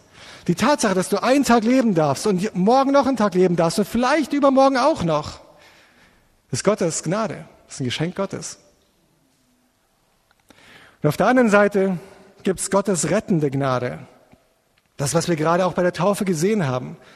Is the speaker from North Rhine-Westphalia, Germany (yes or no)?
no; Munich, Bavaria, Germany; Ich komme aus München. Ja, also wenn du in München aufgewachsen bist